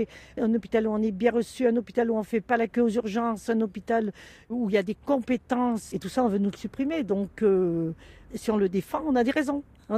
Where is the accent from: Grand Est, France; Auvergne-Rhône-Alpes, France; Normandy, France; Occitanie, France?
Auvergne-Rhône-Alpes, France; Landogne; born there; moved away as an adult; Moi, je ne suis pas née à Ambert, je suis née à Ricombraille. Je suis née à Landogne.